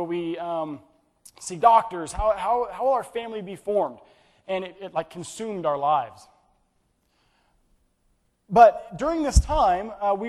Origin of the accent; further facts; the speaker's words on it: Kansas, United States; she was born and raised in Iowa, I was born and raised in Kansas, neither of us had been out of the Midwest